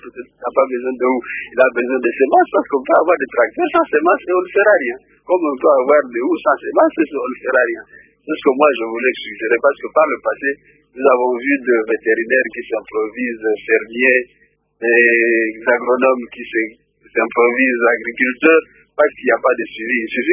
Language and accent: French; Kalemie, Tanganyika, DR Congo; ici chez nous, au Katanga, à Kalemie précisément, nous avons des grandes étendues, mais ce sont des étendues montagnes.